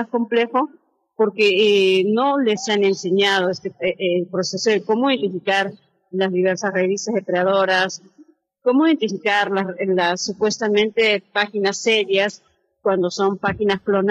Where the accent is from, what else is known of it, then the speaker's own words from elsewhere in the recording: Peru; yo soy peruana